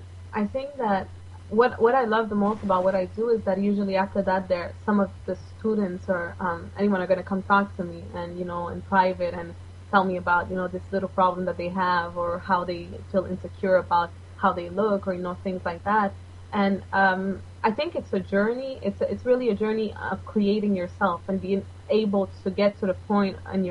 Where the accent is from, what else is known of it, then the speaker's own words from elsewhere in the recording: Bolivia; I am originally from Bolivia, so I eat a lot of Latin food.